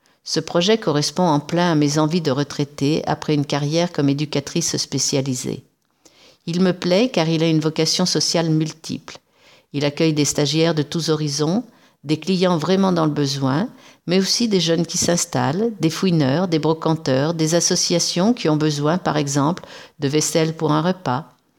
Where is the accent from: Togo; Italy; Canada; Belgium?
Italy; northern Italy; now in Redon, France; je suis italienne, originaire du nord de l'Italie et j'ai 19 ans.